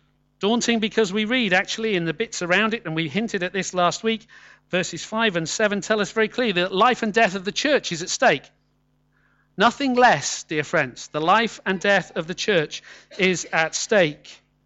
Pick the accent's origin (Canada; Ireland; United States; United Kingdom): United Kingdom; England; Because as English folk, we often like to see the cup extremely half empty.